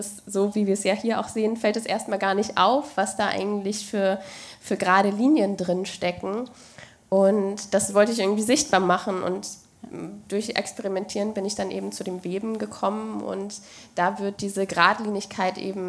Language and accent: German; Glücksburg, Schleswig-Holstein, Germany; in dem Ort, wo ich aufgewachsen bin, in Glücksburg, gab es natürlich auch die Kurstrände